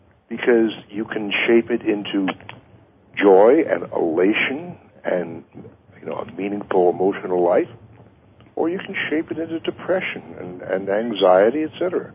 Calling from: Las Vegas, Nevada, United States; I'm in Las Vegas.

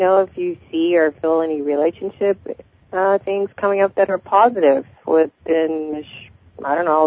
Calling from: Seattle, Washington, United States

